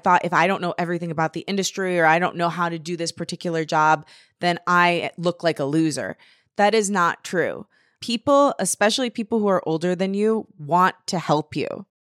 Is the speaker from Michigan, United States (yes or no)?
yes; Detroit, Michigan, United States; I was raised in Metro Detroit. I'm 100% Italian. I went to Michigan State University